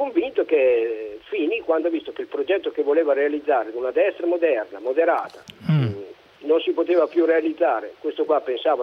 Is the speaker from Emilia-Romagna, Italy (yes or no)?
yes; Scandiano, Emilia-Romagna, Italy; perché noi siamo di Scandiano, Reggio Emilia.